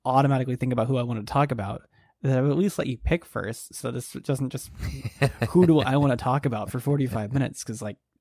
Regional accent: Canada; because as a Canadian citizen, nice. And at that time not an American citizen

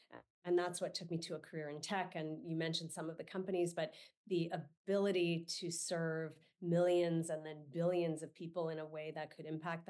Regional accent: San Francisco, California, United States; So it is true. I grew up in San Francisco. So I grew up amidst a sea of innovators.

